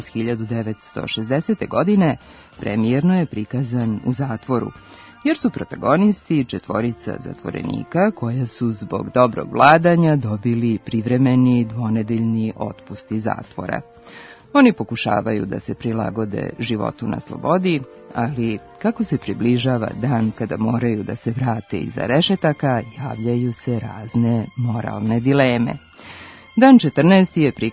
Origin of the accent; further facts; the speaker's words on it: Cetinje, Montenegro; moj prijatelj i drug sa kojim sam odrastao na Cetinju